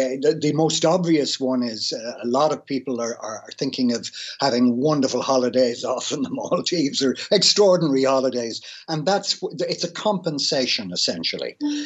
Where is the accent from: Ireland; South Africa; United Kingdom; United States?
Ireland; Castlebar, Connacht; a local man at that, because I'm from Castlebar.